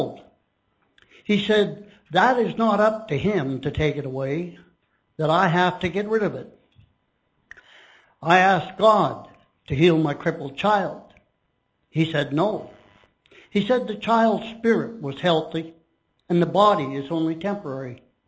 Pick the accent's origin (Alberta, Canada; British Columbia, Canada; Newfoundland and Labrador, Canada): Alberta, Canada; from Alberta, Canada